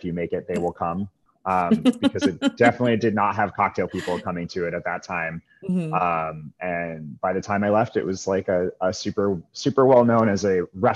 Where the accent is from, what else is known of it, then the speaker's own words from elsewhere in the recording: New York City, New York, United States; now in Boston, United States; And I grew up in New York City doing catering. So I just started doing catering in Boston.